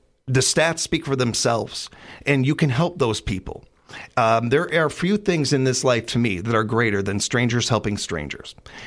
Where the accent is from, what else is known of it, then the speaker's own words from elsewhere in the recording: United States; I am not a Democrat or a Republican. I'm an American, and I focus on what is best for our communities, what is best for our country.